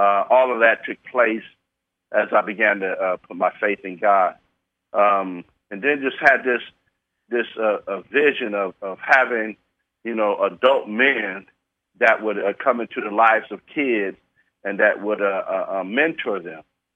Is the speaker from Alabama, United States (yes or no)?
no; Sacramento, California, United States; Well, as a young person growing up, I was in Del Paso Heights, and then I grew up in the South area.